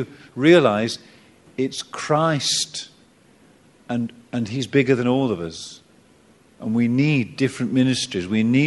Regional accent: England, United Kingdom; I'm British, you see.

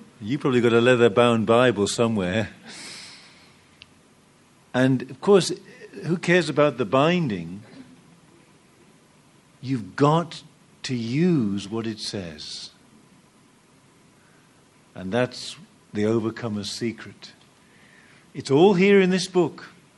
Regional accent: United Kingdom; Now, I'm British, as you may know.

